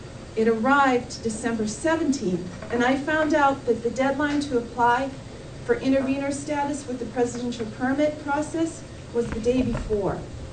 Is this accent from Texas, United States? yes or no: no; Massachusetts, United States; I'm from the North Country and I'm also from Massachusetts. My property is up near the Canadian border.